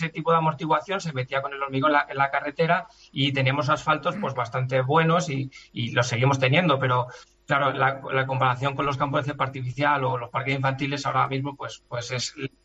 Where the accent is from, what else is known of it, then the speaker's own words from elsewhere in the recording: Spain; Soy de España y siempre he sido de España.